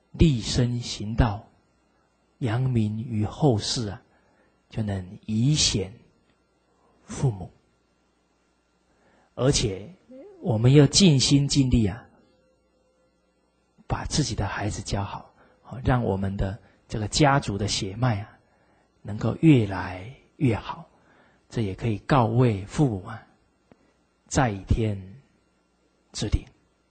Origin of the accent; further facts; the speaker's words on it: China; 这个是我们中国人呢、啊、很好的美德。